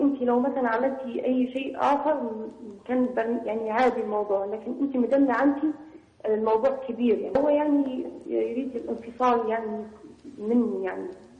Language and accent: Arabic; Libya; now in Egypt; أنا من ليبيا أصلا، متزوجة مقيمة في مصر.